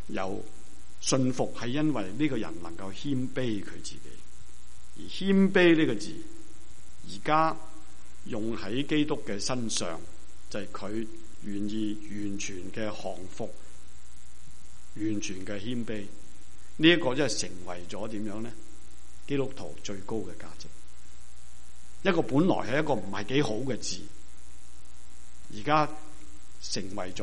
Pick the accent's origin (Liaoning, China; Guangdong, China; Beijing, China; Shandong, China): Guangdong, China; 即是等于我们广东人呢骂人骂得很劲的时候呢